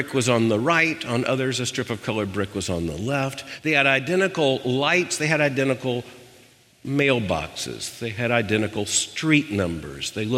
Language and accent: English; South Florida, Florida, United States; Mary and I grew up in South Florida, and right across the street from my house was a community